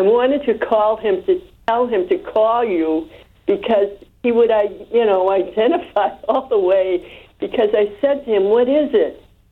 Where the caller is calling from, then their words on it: Revere, Massachusetts, United States; Good morning. … from Revere.